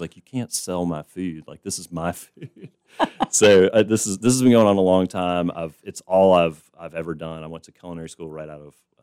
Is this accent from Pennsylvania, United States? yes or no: no; Savannah, Georgia, United States; now in Wilmington, United States; So I grew up in Savannah, Georgia, kind of a great parallel town to Wilmington.